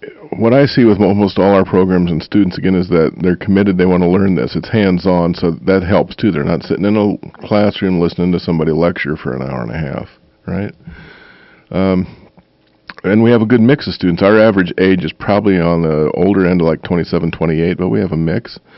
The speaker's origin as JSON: {"language": "English", "region": "South Dakota", "country": "United States", "also_born_or_lived": "Magnolia, Arkansas", "said": "I said, no, I'm from the true south. I'm from South Dakota."}